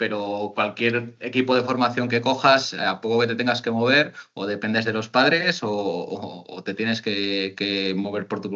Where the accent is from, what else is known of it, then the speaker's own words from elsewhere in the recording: Barbastro, Aragon, Spain; yo estaba en mi pueblo, en Barbastro, que soy de allí, he estado entrenando allí los primeros años